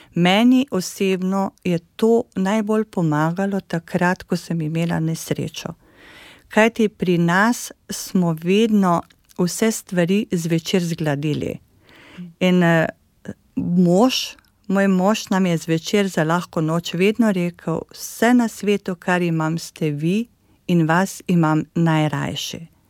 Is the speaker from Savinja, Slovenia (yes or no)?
no; Carinthia, Slovenia; also born or lived in Ljubljana; jaz prihajam iz Koroške, prihajam iz Brezna, drugače sem iz okolice Slovengradca, kjer sem tudi začela svojo pot